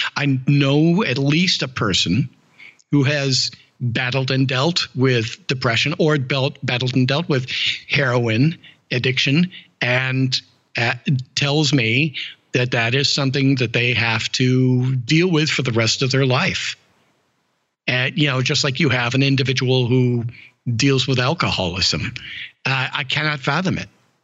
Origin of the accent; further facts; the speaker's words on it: Milwaukie, Oregon, United States; I'm down from Milwaukee, Oregon.